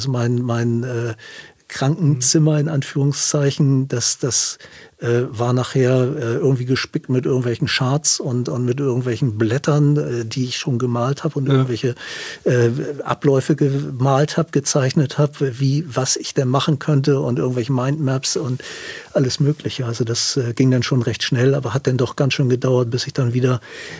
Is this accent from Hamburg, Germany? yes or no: yes; Hamburg, Germany; ich bin im Süden von Hamburg groß geworden und hatte immer einen wahnsinnigen Naturbezug.